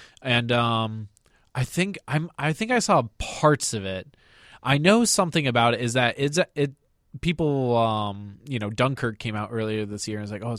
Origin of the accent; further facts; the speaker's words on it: Ireland; I feel like I should be able to say it because, like, she's Irish, and I'm Irish, and I've been around weird Irish names